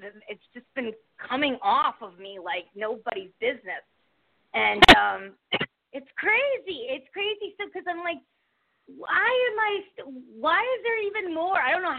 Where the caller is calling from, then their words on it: Connecticut, United States; Hi, this is … from Connecticut.